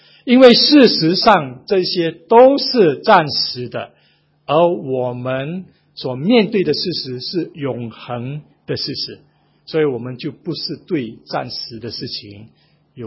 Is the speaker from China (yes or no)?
no; Singapore; 所以我们新加坡人在这一次大选里面就看见证了到这一点